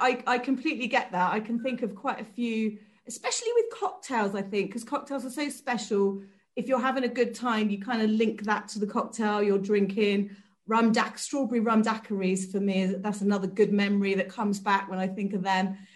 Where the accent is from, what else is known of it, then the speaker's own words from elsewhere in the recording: Bristol, South West England, United Kingdom; I'm from Bristol